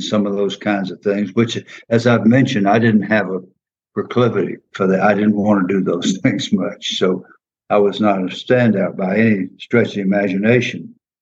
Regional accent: College Park, Georgia, United States; I grew up in College Park, Georgia.

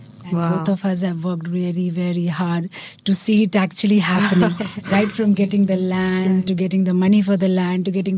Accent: Mumbai, Maharashtra, India; first language Gujarati; English is a second language; Gujarati is my mother tongue because I'm a Gujarati from Bombay. And from my husband, I learned Bengali. So that way I speak English, Hindi, Telugu, Gujarati and Bengali.

